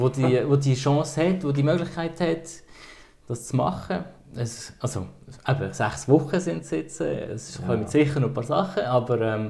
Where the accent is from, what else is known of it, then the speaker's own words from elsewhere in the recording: Lucerne, Switzerland; now in Basel, Switzerland; Ich komme ursprünglich aus Luzern. Wohne aber seit 4 Jahren jetzt hier in Basel mit meiner Frau und unserem neugeborenen Mädchen, der Jana.